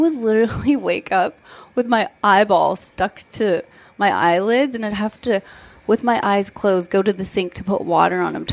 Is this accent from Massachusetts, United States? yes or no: no; Salinas, California, United States; I grew up in Salinas, California.